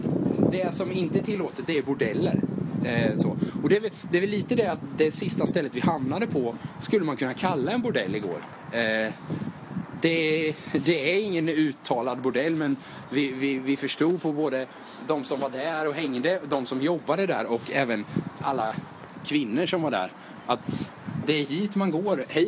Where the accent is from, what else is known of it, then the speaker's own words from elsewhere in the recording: Vimmerby, Kalmar County, Sweden; Vi kommer från Vimmerby, det är ingen hemlighet längre.